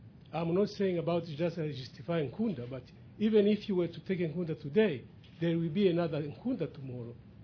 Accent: Kivu, DR Congo; I'm actually from Kivu.

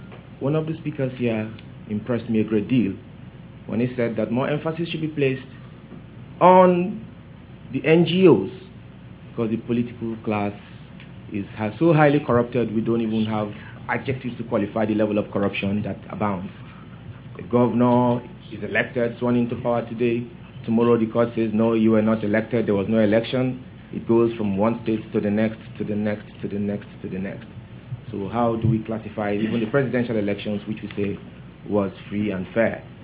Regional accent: Bayelsa, Nigeria; moved away as an adult; now in United States; I hail from Bayelsa State, Nigeria. My wife is from Delta State, Nigeria. We are all Ijaws.

